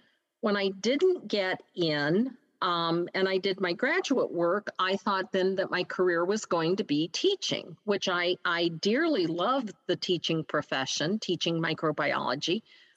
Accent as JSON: {"language": "English", "town": "Akron", "region": "Ohio", "country": "United States", "tie": "born or raised there", "said": "I grew up in inner city Akron. Neither of my parents were professionals. My father worked at Goodyear in the conveyor belt building room."}